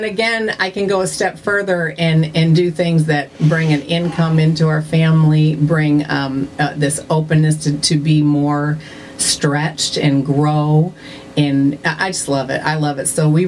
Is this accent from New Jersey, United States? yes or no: no; Michigan, United States; now in Kentucky, United States; I am originally from Michigan. I've been a transplant. I'm a Yankabilly now.